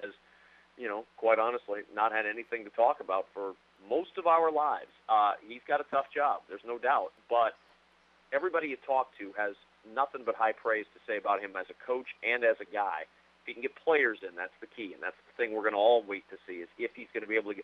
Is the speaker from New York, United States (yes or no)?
no; Nebraska, United States; people who know that I'm from Nebraska will come up and say, oh, you got a great coach